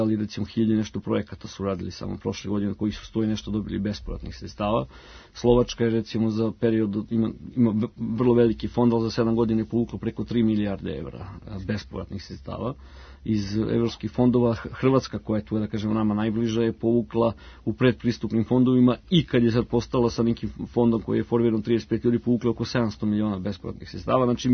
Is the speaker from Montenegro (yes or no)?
no; Vršac, Vojvodina, Serbia; ja sam rodom iz Vršca, mi tamo svi koristimo tako.